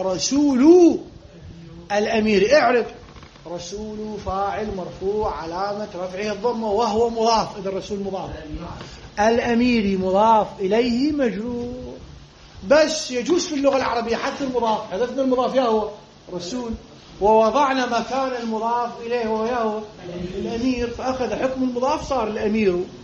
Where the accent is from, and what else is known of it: Iraq